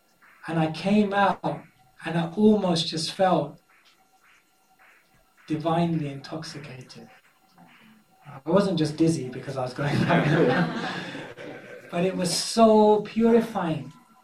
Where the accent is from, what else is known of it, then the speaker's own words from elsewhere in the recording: London, United Kingdom; So I said, I'm from London, I've come to get some mercy, give me your blessings.